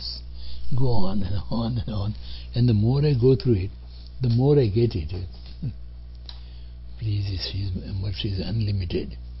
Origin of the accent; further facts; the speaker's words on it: Gujarat, India; as a being Indian, and that too Gujarati Grahastha, is how much at least he should be.